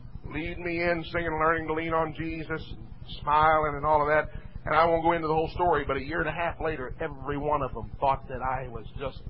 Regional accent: Kansas City, Missouri, United States; born there; I was born in Kansas City. Some of you know that.

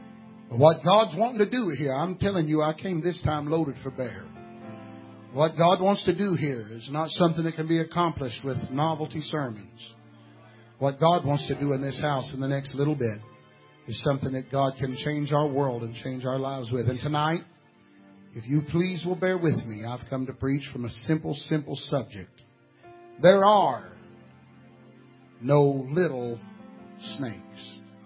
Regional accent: Texas, United States; I had a Dallas Cowboy jersey. I almost wore today just for that reason, because I am from Texas.

